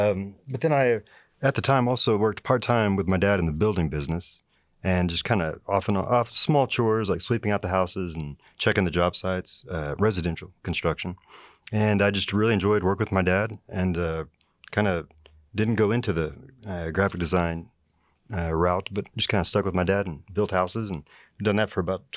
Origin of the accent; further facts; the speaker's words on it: Amarillo, Texas, United States; I was born and raised in Amarillo. I did go to school in Lubbock for a little bit, but I came back to WT